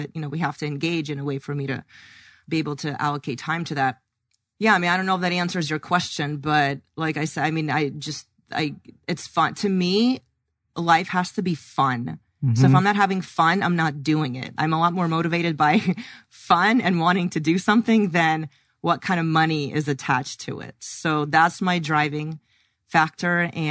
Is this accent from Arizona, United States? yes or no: yes; Arizona, United States; when I tell people I'm from Arizona, they're like, oh, do you live in Scottsdale? I'm like, yeah.